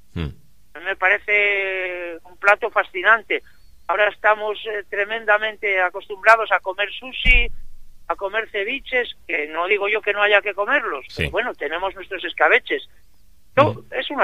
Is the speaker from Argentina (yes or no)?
no; Laredo, Cantabria, Spain; la gastronomía de nuestro pueblo, de Laredo